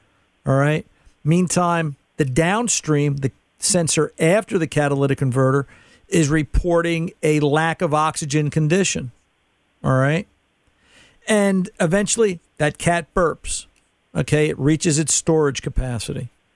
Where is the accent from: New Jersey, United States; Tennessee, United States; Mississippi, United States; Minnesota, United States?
New Jersey, United States; I'm from Jersey. It's lunchtime.